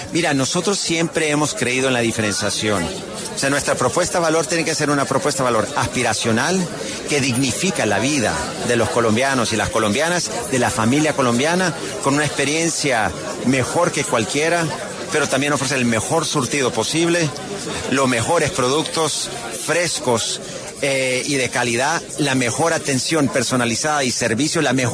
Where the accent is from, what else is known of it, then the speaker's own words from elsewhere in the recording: El Salvador; como buen guanaco significa salvadoreño